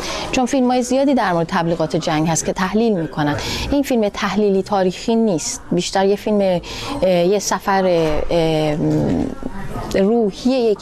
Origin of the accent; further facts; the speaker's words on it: Iran; من بزرگ شده ایران هستم و در دوران جنگ ایران و عراق در واقع در یکی از شهرهایی که خیلی خطرناک بود و مدام در معرض بمباران بود به مدتی زندگی کردم